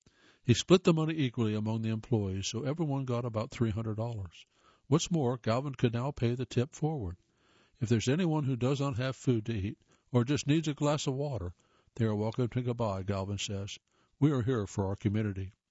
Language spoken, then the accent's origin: English; Ohio, United States; Gee, I grew up in Ohio. I never heard of that town.